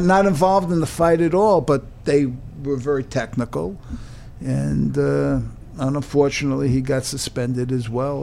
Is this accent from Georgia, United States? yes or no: no; Queens, New York, United States; Yeah, I grew up in Queens.